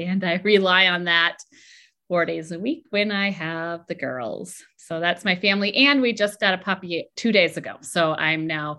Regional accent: Minnesota, United States; So I grew up in Minnesota and I went to college at home.

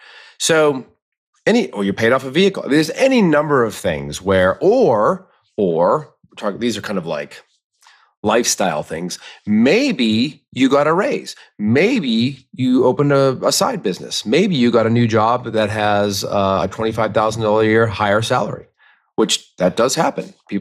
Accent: Massachusetts, United States; And people in Massachusetts love donuts. I mean, my hometown had 5 Dunkin' Donuts.

